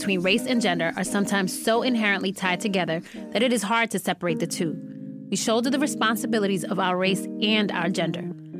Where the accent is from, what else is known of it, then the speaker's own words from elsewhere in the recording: Brooklyn, New York, United States; I am from Brooklyn, born and raised before, in Fort Greene before it became like the cool spot where everybody want to live.